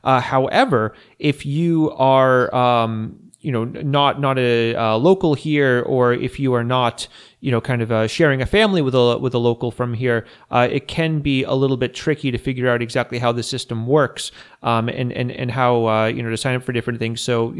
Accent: United States; now in Latvia; well, I am American

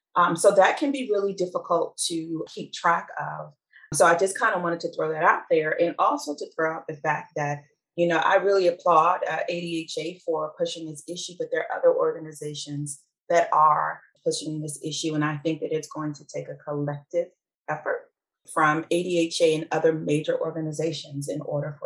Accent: Maryland, United States; I'm from Maryland.

